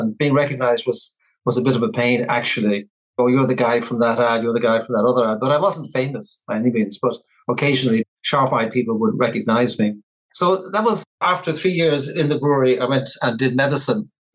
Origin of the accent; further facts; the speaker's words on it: Dublin, Leinster, Ireland; I grew up in Dublin, Ireland, in a lower middle class, I would say, type of suburb. Two of them, actually, but they were similar enough.